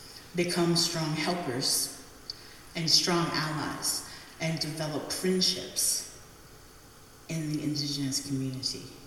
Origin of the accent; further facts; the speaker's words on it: Tahlequah, Oklahoma, United States; Chichalagi, I am Cherokee from Tahlequah, Oklahoma. My father's heritage is Chalagi. My mom is Irish and English.